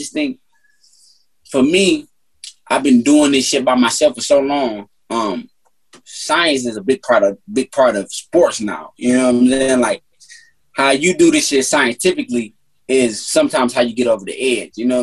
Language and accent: English; Detroit, Michigan, United States; Like, I'm from Detroit. I'm a competitor, and that's what I love to compete, man.